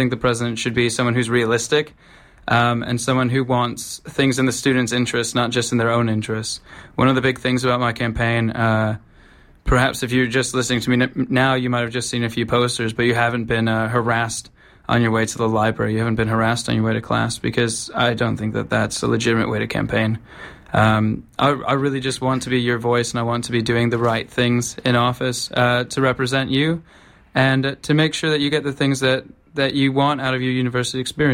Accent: Chicago, Illinois, United States; As we've said … I'm from Chicago originally.

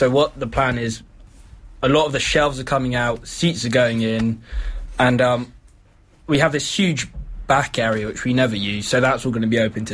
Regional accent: United Kingdom; Yeah. I'm British as what we do, isn't it?

